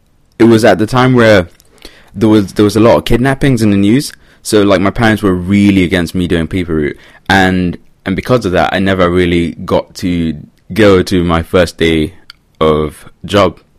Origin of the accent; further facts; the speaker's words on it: Kenya; as a Kenyan, you had to do long distance because that's what my body was built for at the time.